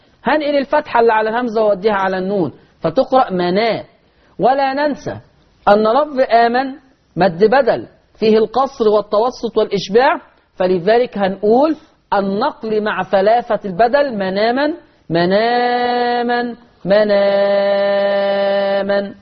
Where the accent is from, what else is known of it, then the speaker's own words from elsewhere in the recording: Egypt; accent: Egyptian; ودي لهجتنا كمصريين على فكره،